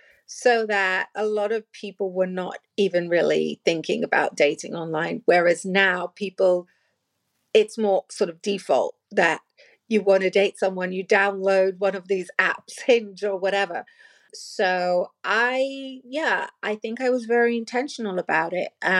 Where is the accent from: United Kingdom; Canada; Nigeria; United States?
United Kingdom; London; I'm born and raised in London.